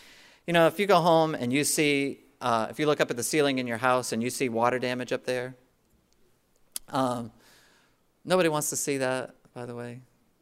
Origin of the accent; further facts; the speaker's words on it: Washington, District of Columbia, United States; I grew up in Washington, D.C., or just outside Washington, D.C., and I've been to the Vietnam Veterans Memorial many times down there.